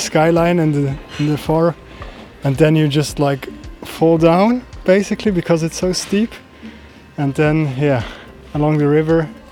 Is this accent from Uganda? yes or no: no; France; So he grew up in Wales, but I grew up in actually France.